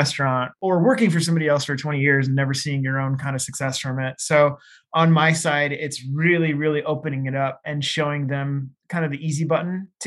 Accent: Seattle, Washington, United States; I grew up in Seattle, so that's a really good hub for that kind of thing.

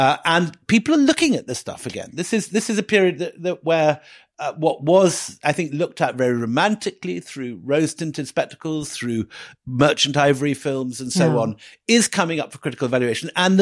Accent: United Kingdom; now in India; And I'm the Brit that's lived most of my adult life in India.

